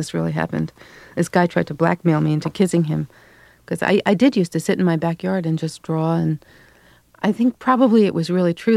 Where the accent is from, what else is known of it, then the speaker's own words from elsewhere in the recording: New York City, New York, United States; when I was growing up in Canarsie, so Brooklyn.